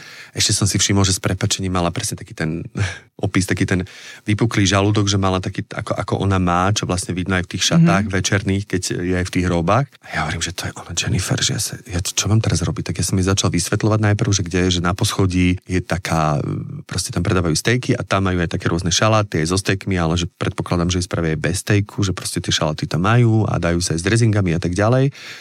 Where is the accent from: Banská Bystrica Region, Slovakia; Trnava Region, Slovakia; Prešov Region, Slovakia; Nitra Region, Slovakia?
Nitra Region, Slovakia; Zlaté Moravce; že ja som chlapec z Zlatých Moravie